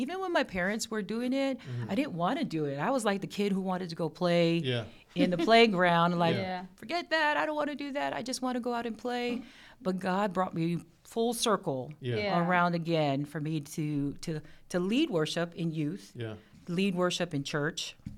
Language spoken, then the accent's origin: English; Carson, California, United States; also born or lived in Harbor City; Harbor City is in the L.A. area because I was raised in Carson. However, the hospital that I was born in was in Harbor City.